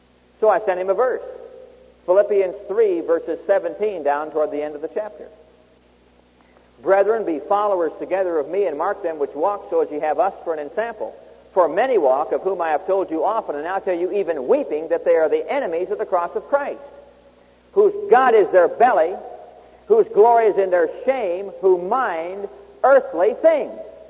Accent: Midwest, United States; I said, by the way, Doc, did you know I'm from the Midwest? He said, no. I said, yeah, I live just outside Omaha.

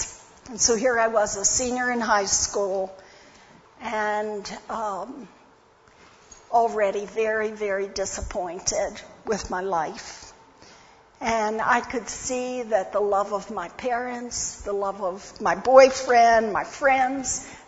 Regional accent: Maryland, United States; I grew up in Maryland.

